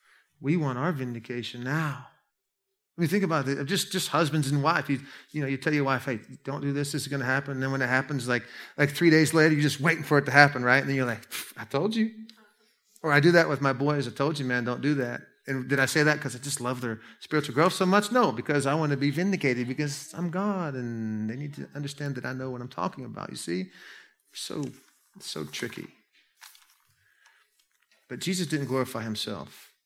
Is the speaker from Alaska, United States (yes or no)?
yes; Fox, Alaska, United States; I'm from Fox, Alaska. We don't have big cities in Alaska. When I came down to the States, we call the States the lower 48.